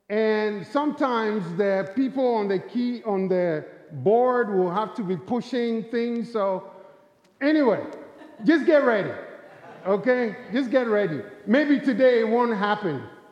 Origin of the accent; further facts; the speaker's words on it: Charleston, United States; I am from the Charleston area. We live in the Charleston area.